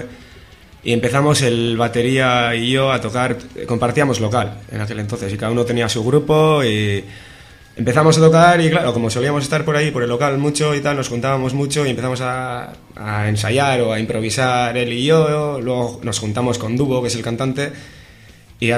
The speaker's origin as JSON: {"language": "Spanish", "town": "Busturia", "region": "Basque Country", "country": "Spain", "said": "Somos de Busturia Aldea, más bien, de la zona de Guernica."}